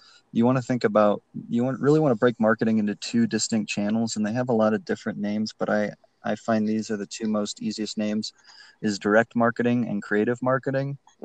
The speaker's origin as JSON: {"language": "English", "town": "Chicago", "region": "Illinois", "country": "United States", "tie": "born or raised there", "said": "I mean, I guess growing up in Chicago"}